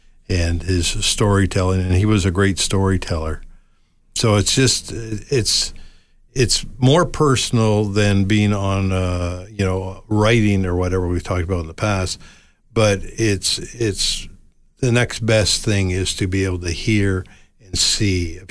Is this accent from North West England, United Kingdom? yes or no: no; Scotland, United Kingdom; But we're Scottish, and we don't really get into that mushy stuff.